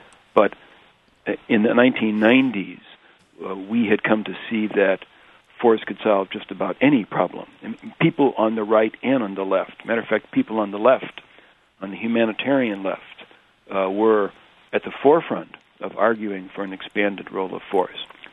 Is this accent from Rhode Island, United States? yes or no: no; Indiana, United States; also born or lived in Illinois; I was born in Illinois, grew up in Indiana, went to high school in a little Benedictine boarding school in Peru, Illinois